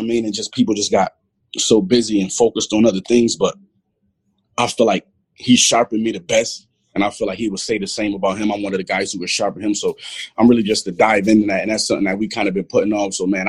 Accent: Buffalo, New York, United States; Come on, man. I'm from Buffalo. We watch anything Buffalo.

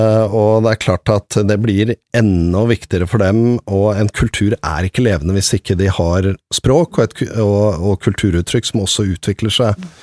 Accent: Oslo, Norway; men kom som barn da, til Norge, og jeg vokste opp her i Oslo

